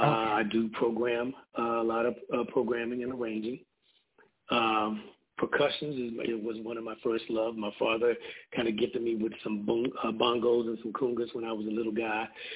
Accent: Florida, United States; because I am a Florida boy, so I'm into bass music.

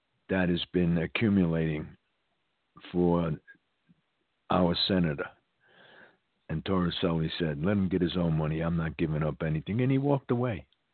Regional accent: New York, United States; And believe me, I grew up in New York.

